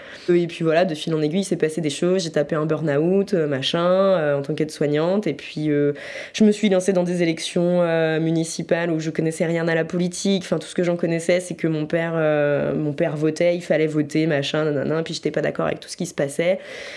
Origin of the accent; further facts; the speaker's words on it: Auvergne-Rhône-Alpes, France; born there; Je suis née en Haute-Savoie, dans une famille nombreuse recomposée où c'était assez le bordel.